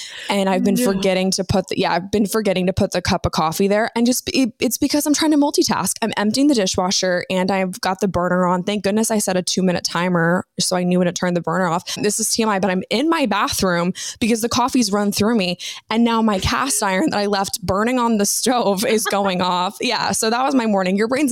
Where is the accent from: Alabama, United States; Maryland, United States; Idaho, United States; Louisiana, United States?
Maryland, United States; I am from Maryland. Currently, I live in Annapolis, which is like kind of like 45 minutes outside of DC